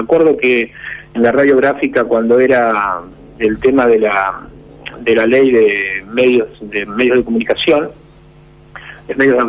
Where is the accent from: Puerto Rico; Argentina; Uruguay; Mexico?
Argentina; nosotros como argentinos y en todo este proceso de acumulación y los cambios materiales que existen en Argentina